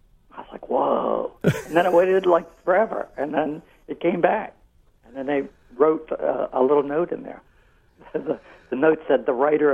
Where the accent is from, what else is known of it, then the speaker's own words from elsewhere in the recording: Norvelt, Pennsylvania, United States; Yes. Well, I'm from Norvelt, Pennsylvania.